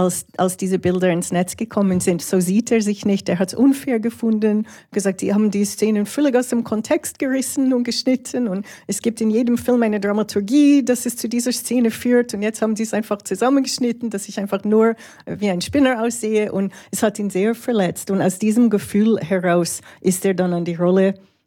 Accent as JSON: {"language": "German", "town": "Toronto", "region": "Ontario", "country": "Canada", "tie": "born or raised there", "said": "in Montreal und Toronto, wo ich aufgewachsen bin."}